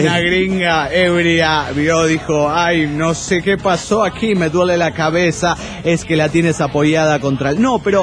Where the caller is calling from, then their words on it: Toluca, State of Mexico, Mexico; de Toluca, México.